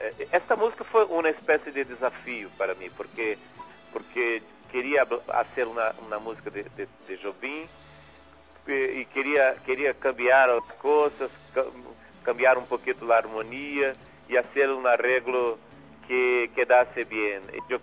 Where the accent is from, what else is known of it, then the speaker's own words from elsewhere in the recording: Northeast Region, Brazil; now in Rio de Janeiro, Brazil; porque eu sou um músico nordestino, e nasci e me criei no Nordeste, depois me transferi para Rio